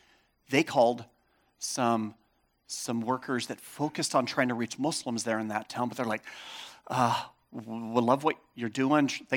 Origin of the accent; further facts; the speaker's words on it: Chico, California, United States; also born or lived in Bay Area, United States; I grew up in Chico as a boy, lived in the Bay Area in high school.